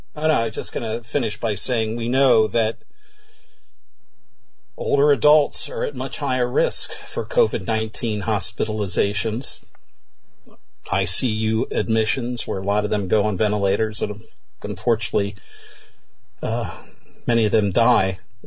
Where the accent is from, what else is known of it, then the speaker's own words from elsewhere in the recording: Pennsylvania, United States; It looks like good times are brewing for a beer-loving 93-year-old woman in my home state of Pennsylvania.